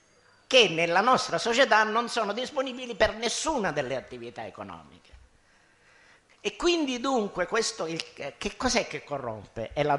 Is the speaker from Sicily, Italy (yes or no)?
yes; Sicily, Italy; quante volte questo schema è stato buttato addosso a noi come siciliani